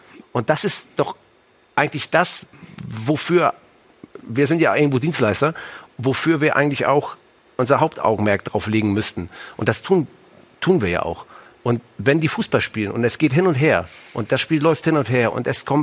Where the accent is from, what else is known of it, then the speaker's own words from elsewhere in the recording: Hamburg, Germany; Ich komme ja aus Hamburg.